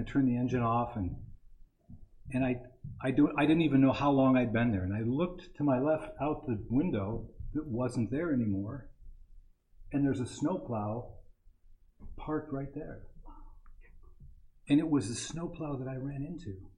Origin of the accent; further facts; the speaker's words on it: Columbia Falls, Montana, United States; I grew up in Columbia Falls, Montana, upper Flathead Valley, and my dad built a house in the early 60s